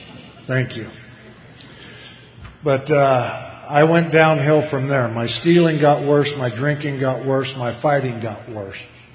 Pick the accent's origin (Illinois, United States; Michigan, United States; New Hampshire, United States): Illinois, United States; born there; I was born in Illinois, and mom and dad were married each other 50 years. My dad worked on the railroad.